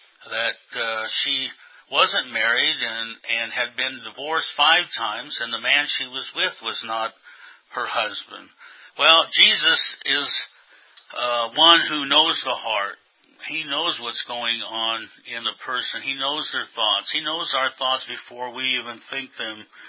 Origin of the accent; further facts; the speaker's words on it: Kearney, Nebraska, United States; When I was raised in Kearney, Nebraska, we had a reform school down the road